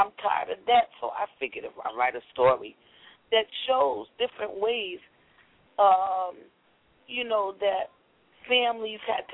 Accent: New Jersey, United States; also born or lived in Los Angeles; Yeah, I grew up in New Jersey, basically, but I moved out to L.A. in 1985. I came back in 93

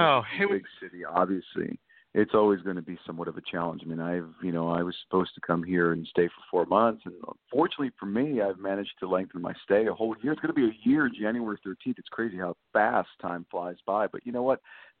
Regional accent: Elizabeth, New Jersey, United States; Actually, I was born in Newark, New Jersey. I was raised in Elizabeth all my life, but I worked in Manhattan all of my life

